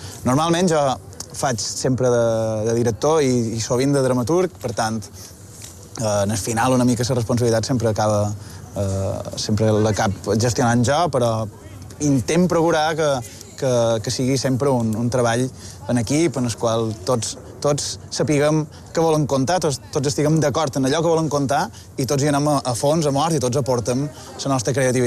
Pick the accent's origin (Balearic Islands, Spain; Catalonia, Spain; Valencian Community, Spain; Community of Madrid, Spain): Balearic Islands, Spain; com a mallorquí, o persona que ha passat la major part de la seva vida a Mallorca